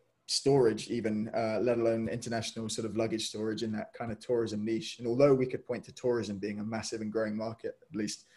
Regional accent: United Kingdom; especially as British entrepreneurs. We're generally quite modest, I want to say, and overly sort of humble.

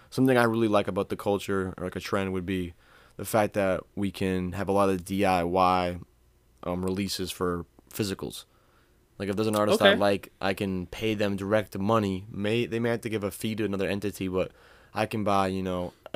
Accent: New England, United States; we're new from New England, and we're human, and we're all addicted to sugar.

